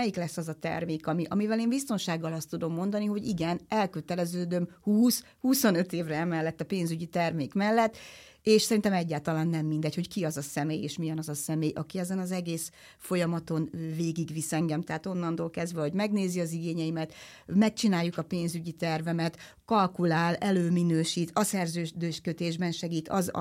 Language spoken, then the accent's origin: Hungarian; Budapest, Hungary; én budapesti vagyok